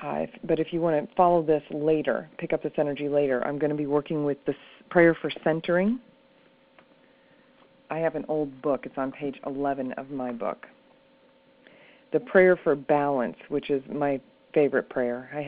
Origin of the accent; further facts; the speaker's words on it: Missouri, United States; I took a two-week vacation and went to my home state of Missouri